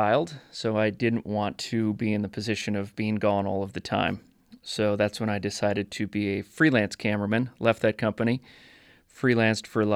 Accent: Minnesota, United States; moved away as an adult; now in Missoula, United States; We've been in Missoula, Montana for 25 years. I came out here from Minnesota and went to college out here at the University of Montana.

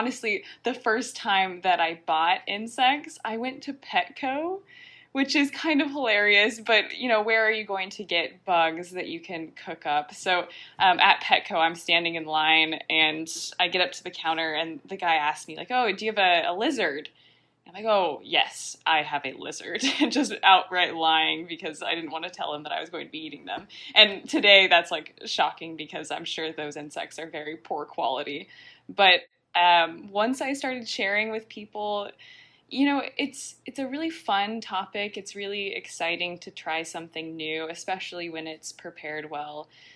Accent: California, United States; I'm originally from California, but I ended up in Kansas State, which is a really big ag school.

